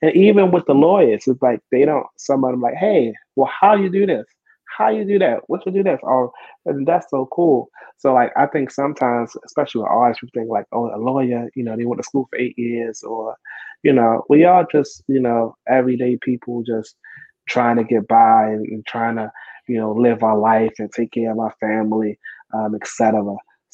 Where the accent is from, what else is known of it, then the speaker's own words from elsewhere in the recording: Baltimore, Maryland, United States; it's in my neighborhood, Cherry Hill. I grew up in Cherry Hill Projects